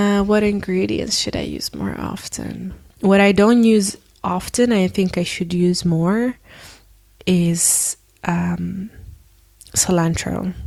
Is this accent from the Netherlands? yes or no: yes; Netherlands; also born or lived in Libya; So I was born and raised here in the Netherlands.